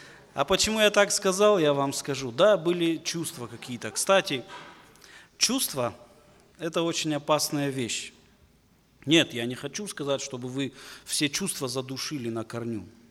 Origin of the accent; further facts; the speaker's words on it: Beslan, North Ossetia–Alania, Russia; born there; А я вообще родился в городе Беслане. Это мой родной город.